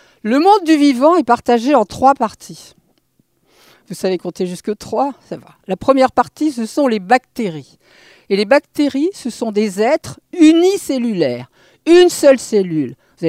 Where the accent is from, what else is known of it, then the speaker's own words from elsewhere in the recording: Hauts-de-France, France; also born or lived in United States; je ne suis quand même pas toute jeune, mais je suis donc originaire du Nord et j'ai fait mes études de chimie à Lille.